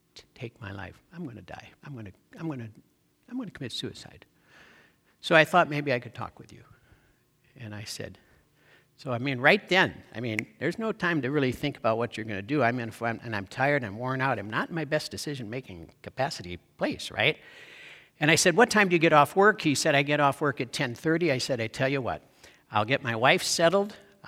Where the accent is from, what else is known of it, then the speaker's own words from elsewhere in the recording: Wisconsin, United States; So when I was in high school, growing up in Wisconsin, in the Vince Lombardi years, everybody's a Green Bay Packers fan, right?